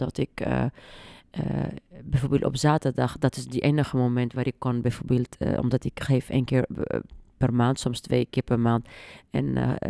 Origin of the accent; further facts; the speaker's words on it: Tunisia; Dutch is a second language; ik kom uit Tunesië, ik heb zoveel geleerd van westerse culturen.